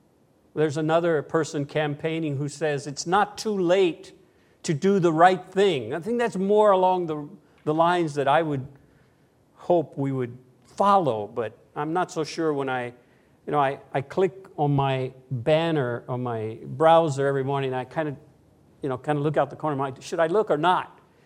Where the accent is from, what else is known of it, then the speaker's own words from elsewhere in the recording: United States; now in abroad; I'm an American, probably all know that. As I watch this year's American presidential election cycle from a distance, the other side of the world